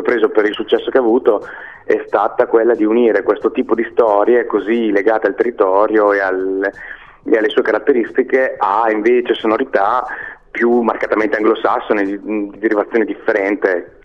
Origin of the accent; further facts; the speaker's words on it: Reggio Emilia, Emilia-Romagna, Italy; noi siamo tutti e 3 di Reggio Emilia e sfatiamo la leggenda metropolitana che siamo di Cavriago, perché noi siamo di Reggio Emilia